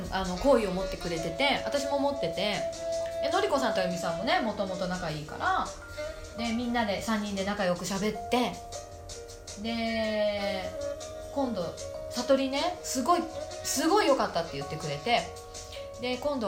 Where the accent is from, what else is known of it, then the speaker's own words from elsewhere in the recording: Brazil; まあ、ブラジル人だからひれ伏さないですけど